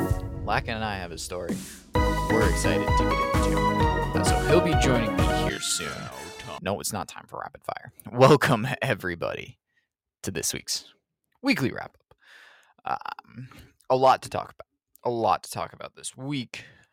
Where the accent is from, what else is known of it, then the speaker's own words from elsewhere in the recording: New England, United States; Again, we are both from New England.